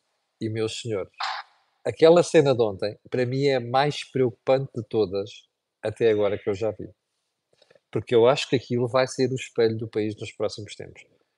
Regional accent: Portugal; eu, como português e como cidadão nacional

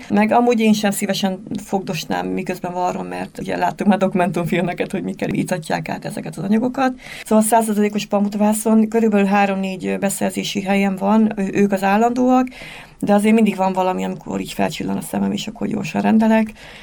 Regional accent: Debrecen, Hajdú-Bihar, Hungary; az elején mindenki csodálkozott, hogy debreceni vagyok. Mindenki azt hitt, hogy Pest.

